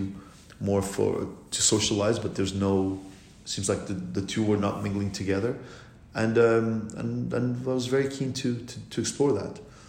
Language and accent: English; Lisbon, Portugal; the restaurant is inspired by Lisbon, my hometown, and Lisbon is a really fun city, but it has a lot of culture, a lot of history.